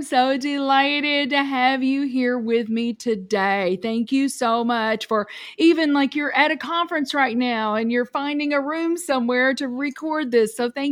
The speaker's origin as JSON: {"language": "English", "region": "Kentucky", "country": "United States", "lives_now": "St. Louis, United States", "said": "Yeah, because I'm from Kentucky. And when we moved here, I'm like, you know, I can tell you where I went to high school, but I don't think you would know because, you know, it's in Kentucky."}